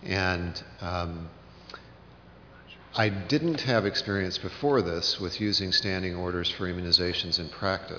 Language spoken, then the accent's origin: English; Milwaukee, Wisconsin, United States; from Milwaukee.